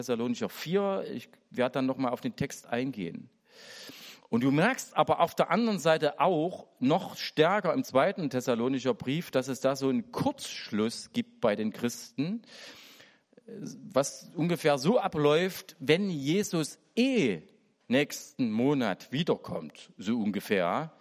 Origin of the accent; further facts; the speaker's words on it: East Germany, Germany; Wir als westlich geprägte Christen, und ich gehöre als Ossi auch dazu